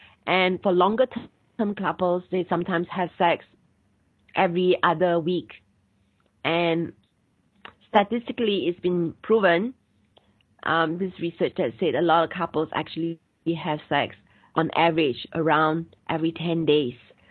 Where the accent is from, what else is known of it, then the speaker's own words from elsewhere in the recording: Singapore; I'm from Singapore, and a lot of people work really, really long hours, sometimes 12 hours.